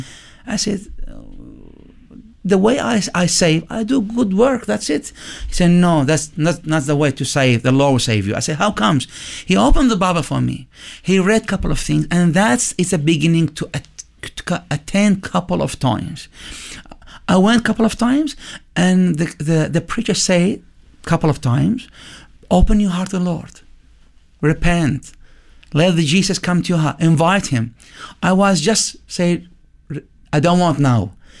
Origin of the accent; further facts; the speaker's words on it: Iraq; now in Jordan; I'm genuine from Iraq. I'm Assyrian Iraqi